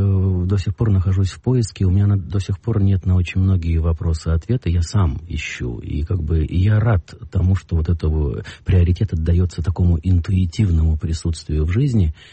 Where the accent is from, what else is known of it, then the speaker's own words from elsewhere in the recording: Russia; я, первое, не еврей, то есть я русский 100%